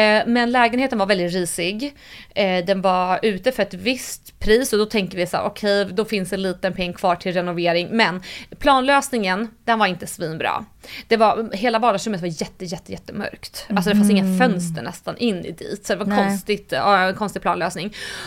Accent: Stockholm, Stockholm County, Sweden; Han hade en jättefin lägenhet på Kungsholmen som var så här 150 kvadratmeter, och det var där jag växte upp.

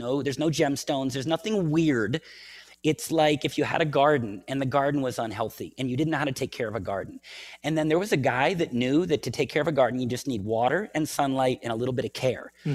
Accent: United States; So to all the people, yes, I'm American. Yes, I've got that, like, arrogant, you know, rock and roll thing.

